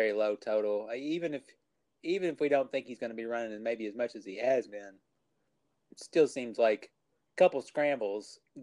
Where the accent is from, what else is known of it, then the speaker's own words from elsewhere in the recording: Canada; I mean, being Canadian, it's perfect.